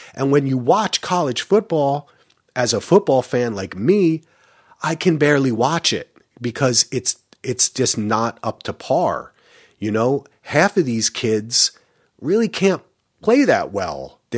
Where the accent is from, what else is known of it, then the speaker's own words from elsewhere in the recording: New Jersey, United States; I went to Rutgers. Okay. I'm from Jersey. We like the Jets and the Giants.